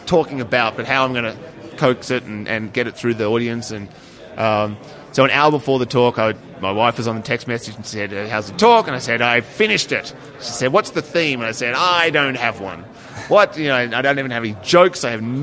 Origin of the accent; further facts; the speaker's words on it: Australia; I am Australian